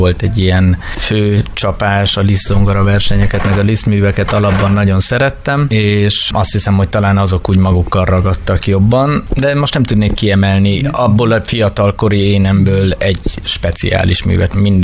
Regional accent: Heves, Hungary; Hát ez Hevesen, ahol én felnőttem, ez egy ilyen ismeretlen dolog volt. Néhány zenész került ki csak a városunkból.

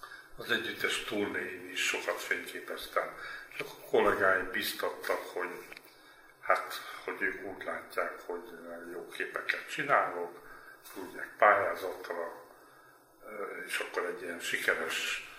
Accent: Hódmezővásárhely, Csongrád-Csanád, Hungary; fontos hangsúlyoznom, hogy Hódmezővásárhelyen születtem, egy olyan városban, amelynek a külterületén Magyarország legnagyobb tagavilága található még ma is. Mezitlábas kölyöknek, mert szerencsére ott még a kamaszkoromban is emlékszem, hogy nyáron nem is szandálban, hanem mezitláb jártunk.

